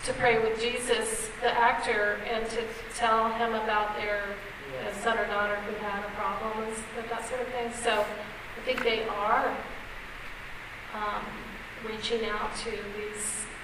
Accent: Florida, United States; because I grew up in Florida, and so I know the theme parks like the back of my hand.

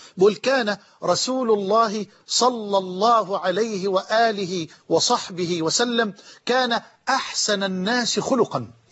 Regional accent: Damouh, Egypt; أنا كنت طفلا صغيرا، ممكن أكون 6 سنين، وكنت في هذا الوقت أعشق الأذان، وأؤذن في مسجدنا في قريتنا المتواضعة دموه

